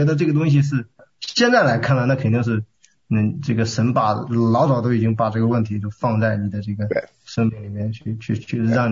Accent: Henan, China; 对，河南，我是。

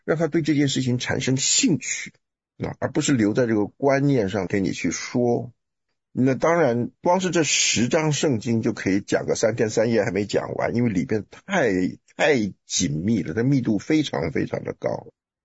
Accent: Taiwan; 我来的那个地方，像我们从台湾来那个迷信，那个鬼魔的事情可多了，太多了。就我那时候带我太太回台湾

